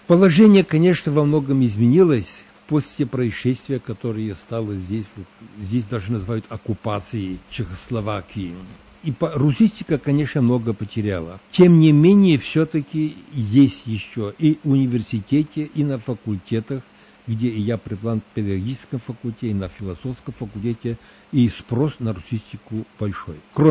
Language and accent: Russian; Zakarpattia Oblast, Ukraine; born there; also born or lived in Prague; Я родился на Подкарпатской Руси, потом учился в русской гимназии в Праге